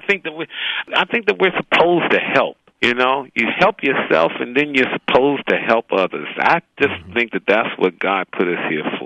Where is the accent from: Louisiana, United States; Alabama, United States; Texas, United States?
Alabama, United States; Tuskegee; I'm from Tuskegee.